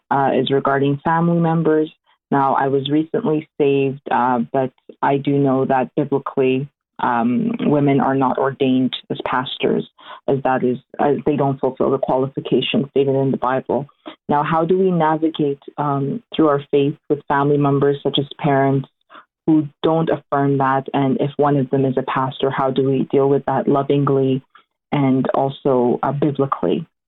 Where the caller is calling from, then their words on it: Canada; Hello, I'm calling from Canada.